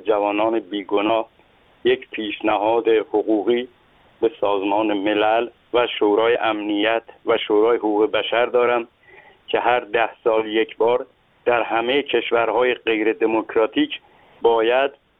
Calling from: Isfahan, Iran; من از ایران و اصفهان تماس می گیرم.

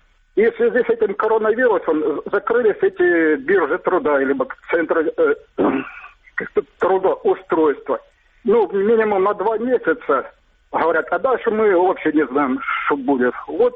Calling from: Mariupol, Donetsk Oblast, Ukraine; с Мариуполя.

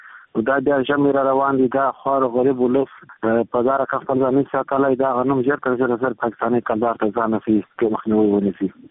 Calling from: Helmand, Afghanistan; زه د هلمند ولایت اوسېدونکی یم.

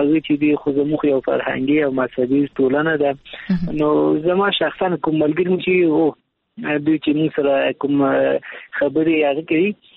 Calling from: Kabul, Afghanistan; د کابل ولایت څخه مې اړیکې نیولې

